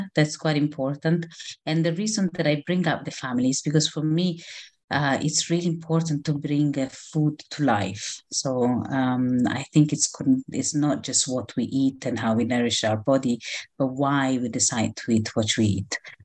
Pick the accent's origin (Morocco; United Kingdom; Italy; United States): Italy; Rome, Lazio; English is a second language; now in Israel; So I am from Rome. I was born and grew up in Rome, in Italy. And I then moved to Israel, where I did my undergraduate in Israel in political science, and then I moved to London 25 years ago